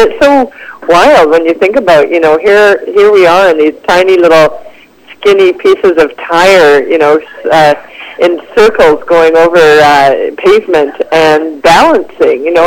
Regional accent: Ontario, Canada; I'm from Ontario, but I always come out here to ride in March

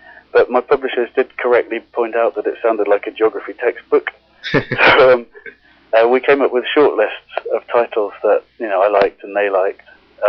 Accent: England, United Kingdom; whether I, as a an English man who's white, have the right to write from the point of view of a young Nigerian girl

